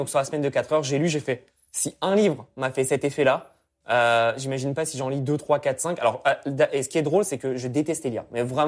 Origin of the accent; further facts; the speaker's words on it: Île-de-France, France; J'ai toujours grandi en région parisienne, jamais habité à Paris même. Et là, j'habite dans le 77, donc entre Paris et Disney. Mais pour les Parisiens, je ne suis pas un Parisien.